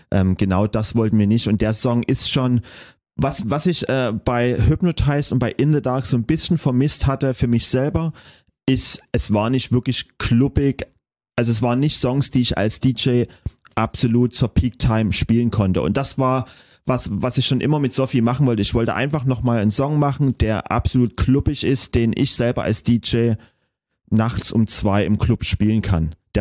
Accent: Dresden, Saxony, Germany; dieses Dresden-Konzert, das war irgendwie, was mich als Person, es ist meine Heimat

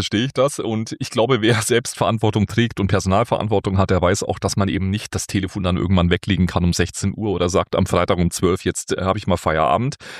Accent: Bavaria, Germany; in Strullendorf. Das ist eine Gemeinde im oberfränkischen Landkreis Bamberg. Und wer es bis jetzt noch nicht gehört hat, wir sind beide aus Oberfranken.

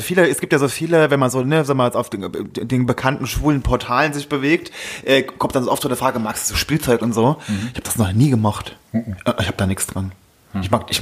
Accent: Saarland, Germany; now in Berlin, Germany; Aus dem Saarland.

